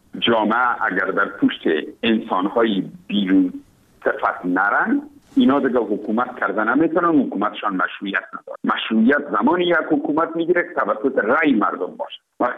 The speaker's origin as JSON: {"language": "Persian", "country": "Afghanistan", "said": "ما افغان هستیم"}